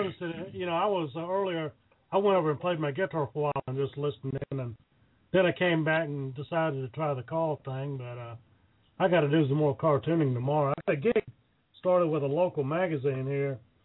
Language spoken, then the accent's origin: English; Memphis, Tennessee, United States; when I was coming up in 7 or 8 years old, I'm from Memphis, Tennessee.